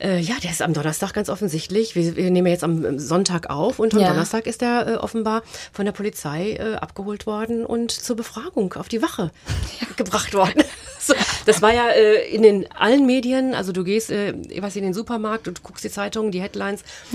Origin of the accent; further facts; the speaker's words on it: Germany; Wohingegen ich als Deutsche das immer irgendwie faszinierend fand.